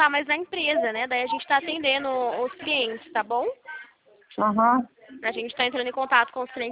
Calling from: São Paulo, Brazil; Eu estou falando aqui de São Paulo.

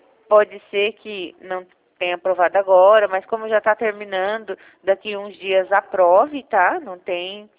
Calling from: Jundiaí, São Paulo, Brazil; Eu sou de Jundiaí.

